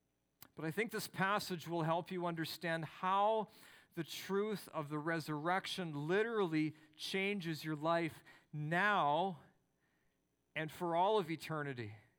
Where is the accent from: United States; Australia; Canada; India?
Canada; I have to come to the realization that I am a Canadian.